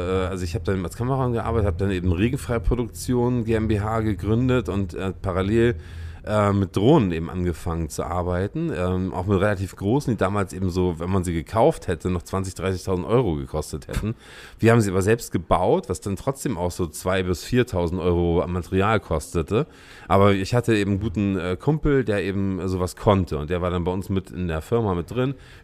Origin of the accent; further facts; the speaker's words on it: Lübeck, Schleswig-Holstein, Germany; moved away as an adult; now in Berlin, Germany; Ich bin Lübecker. Ich komme aus Lübeck ursprünglich. Und bin eben 2001 nach Berlin gezogen, erst mal von Lübeck aus.